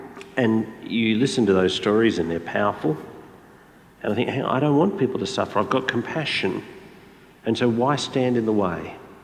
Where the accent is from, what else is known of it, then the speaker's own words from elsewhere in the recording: Australia; as an Australian, there are probably four names that are most familiar to us in this debate.